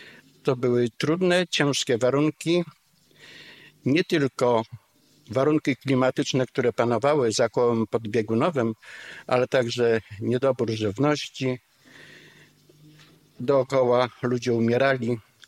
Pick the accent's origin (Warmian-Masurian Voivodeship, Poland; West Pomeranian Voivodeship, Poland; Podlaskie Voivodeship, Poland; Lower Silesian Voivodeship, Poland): Lower Silesian Voivodeship, Poland; Jelenia Góra; Urodziłem się 77 lat temu, od tego czasu jestem rodowitym jeleniogórzaninem